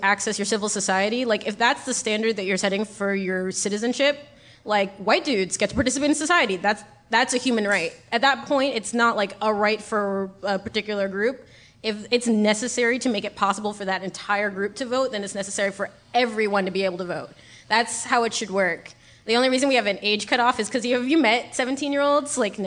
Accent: New York, United States; Yeah, I was born and raised in New York.

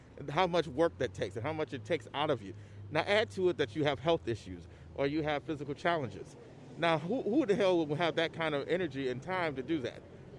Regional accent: Chicago, Illinois, United States; Oh, yeah, I'm from Chicago.

